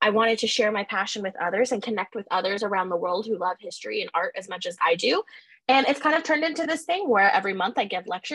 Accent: Pacific Northwest, United States; since I'm from the Pacific Northwest.

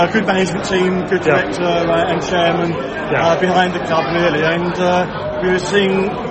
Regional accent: South East England, United Kingdom; now in Hastings, United Kingdom

